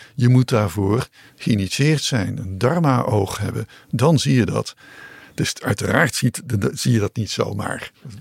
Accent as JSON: {"language": "Dutch", "region": "North Brabant", "country": "Netherlands", "said": "terwijl in Brabant, waar ik vandaan kom, grote megastallen staan"}